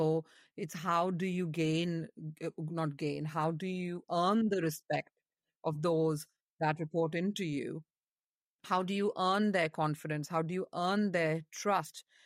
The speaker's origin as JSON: {"language": "English", "country": "India", "tie": "born or raised there", "said": "All these words and notions that we grew up with in India"}